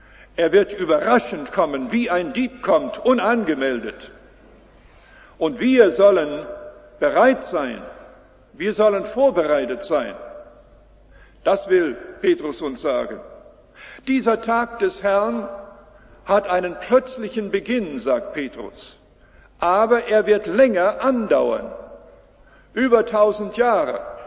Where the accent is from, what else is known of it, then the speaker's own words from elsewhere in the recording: Canada; Ich komme aus der Landwirtschaft in Kanada und habe dann auf dem Feld gearbeitet.